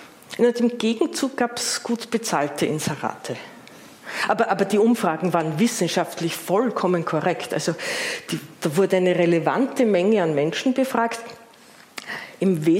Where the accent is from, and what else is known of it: Austria